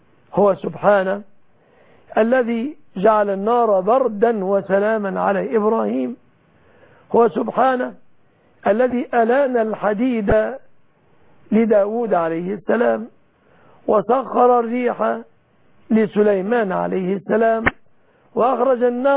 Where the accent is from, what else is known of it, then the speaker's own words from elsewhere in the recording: Egypt; بلادنا مصر